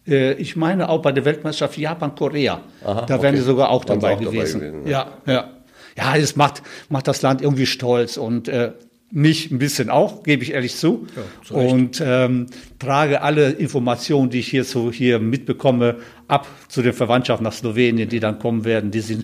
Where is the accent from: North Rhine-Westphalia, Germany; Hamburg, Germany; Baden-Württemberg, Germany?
North Rhine-Westphalia, Germany; Wuppertal; also born or lived in Slovenia; Ich bin 1955 geboren und seit 1961 hier in Deutschland beziehungsweise in Wuppertal.